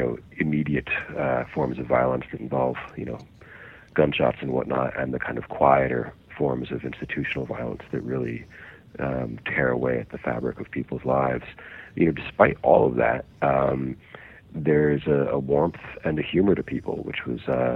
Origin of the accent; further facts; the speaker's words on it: United States; I'm an American, you know, I have an American passport